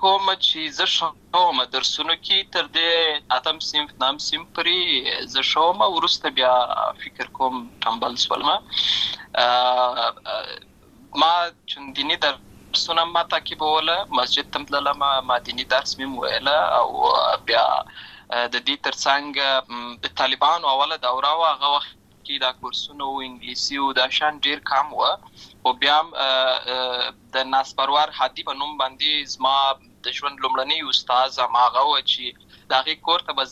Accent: Lashkar Gah, Helmand, Afghanistan; زه په اصل کې د ورزغان ولایت یم، اما زه په هلمند ولایت لشکرګاه کې پیدا شوی یم، اما د لوی سوی یم، عملته می شونځي لسته ده

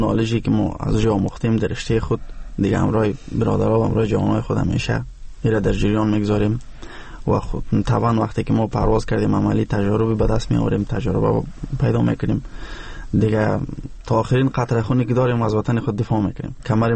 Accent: Afghanistan; ما شما افغان هستیم

